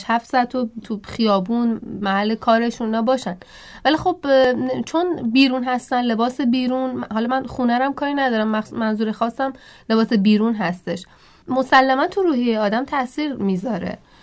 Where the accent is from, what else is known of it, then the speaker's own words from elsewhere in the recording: Iran; تو جامعه ما که ایرانی هستیم